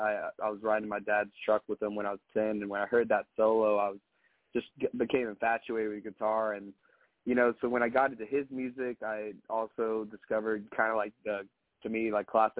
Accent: Houston, Texas, United States; I'm thankful, especially for growing up in Houston specifically

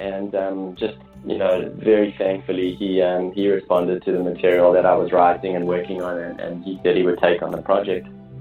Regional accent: Johannesburg, Gauteng, South Africa; there's no logical explanation for me as a white Jewish boy growing up in Johannesburg to have this kind of music

